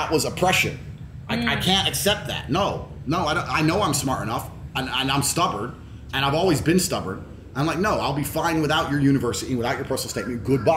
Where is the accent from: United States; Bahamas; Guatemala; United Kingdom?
United Kingdom; Luton, East of England; growing up in Luton, especially all the Asian boys who were driving these fast cars